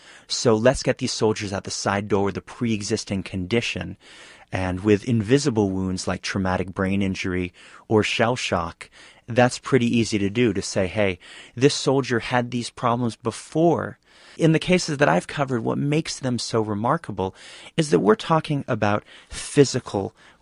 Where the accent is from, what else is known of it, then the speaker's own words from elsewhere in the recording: United States; I'm simply a reporter who's discovered the scandal, and I'm looking into it, but I'm also an American.